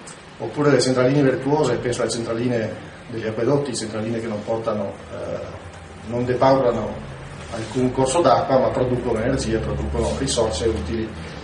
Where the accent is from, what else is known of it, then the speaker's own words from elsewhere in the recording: Valle di Cadore, Veneto, Italy; Io sono di Valle di Cadore, c'è un bacino idroelettrico